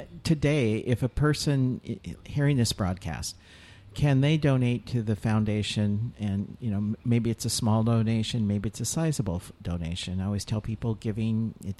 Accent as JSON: {"language": "English", "region": "California", "country": "United States", "tie": "born or raised there", "said": "I spent a lot of time growing up in Trinity County and Humboldt County and several places throughout the state"}